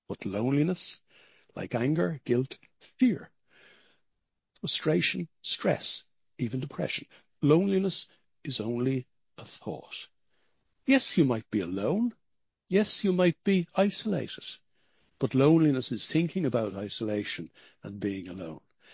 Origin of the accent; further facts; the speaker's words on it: Ireland; I'm 67 or thereabouts. I grew up in Holy Catholic Ireland in the 1960s.